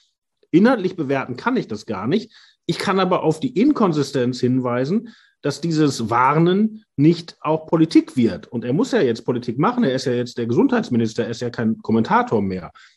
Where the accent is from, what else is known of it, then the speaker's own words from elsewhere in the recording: Essen, North Rhine-Westphalia, Germany; born there; ich wurde nämlich in Ihrer Klinik geboren, im Universitätsklinikum Essen.